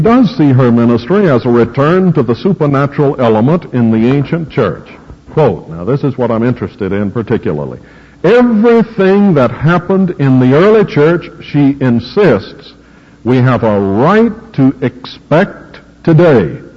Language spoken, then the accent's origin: English; the South, United States; accent: Southern; that's the only time I'm ever embarrassed as a Southerner, when I have to pronounce "I can't" by itself. I still sound like a countryman when I do it